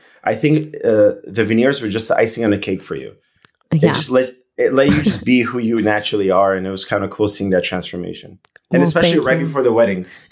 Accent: Brooklyn, New York, United States; I grew up in Brooklyn, New York. Our practice is in Brooklyn.

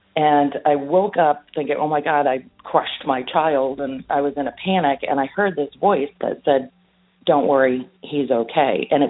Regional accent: Fort Lauderdale, Florida, United States; I'm from Fort Lauderdale, Florida.

